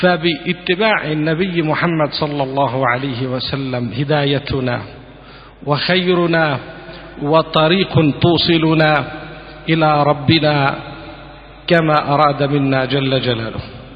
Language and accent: Arabic; Palestine; فحال الدعوة عندنا في فلسطين هو كحاله في أي بلد عربي